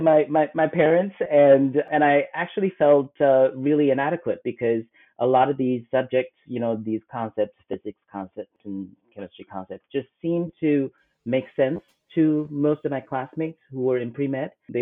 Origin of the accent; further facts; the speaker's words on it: Taiwan; I grew up in Taiwan in a lower middle class family.